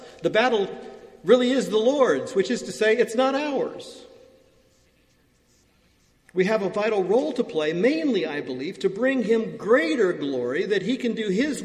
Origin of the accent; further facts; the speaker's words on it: United States; Being an American, I can say that. You know, I can throw that back at my people down south.